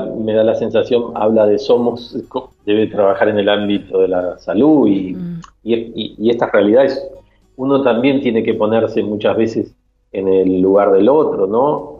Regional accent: Río Negro, Argentina; born there; Es un coterráneo, yo también nací en Río Negro

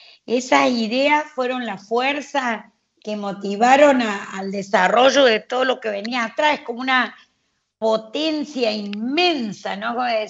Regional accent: Colonia Tirolesa, Córdoba, Argentina; Nosotros en el campo, viste que soy de Colonia Tirolesa

